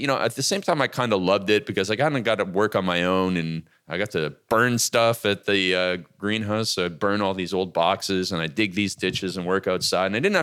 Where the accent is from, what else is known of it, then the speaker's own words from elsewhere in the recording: Canada; born there; I was born in Canada in 1975. It is a very good country.